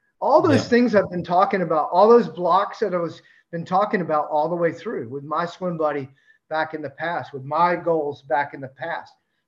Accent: Florida, United States; You know, I just listened to here in my hometown, the Florida State Seminoles just went college football program.

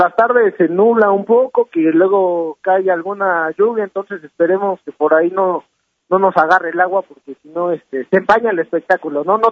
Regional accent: Mexico City, Mexico; para los que somos de la Ciudad de México, tuvimos mucha ayuda

